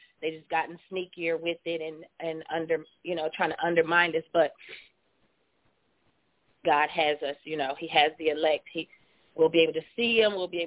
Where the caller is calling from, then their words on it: Charleston, West Virginia, United States; I'm from Charleston, West Virginia.